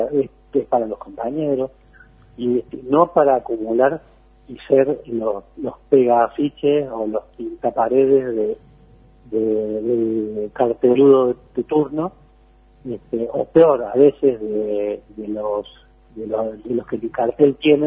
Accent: Córdoba, Argentina; yo creo que va a sacar más votos de lo que me gustaría, porque soy cordobés y me gustaría que Córdoba sea distinta

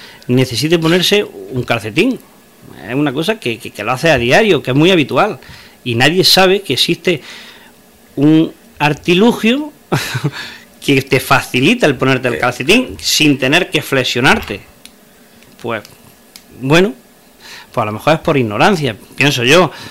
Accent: Navas de San Juan, Andalusia, Spain; yo soy de un pueblo de esta provincia que se llama Navas de San Juan

